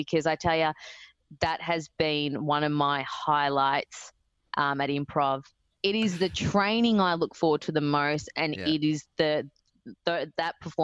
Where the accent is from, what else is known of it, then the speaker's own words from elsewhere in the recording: Australia; we're all Australian South Asians. We're all from Indian and Sri Lankan backgrounds.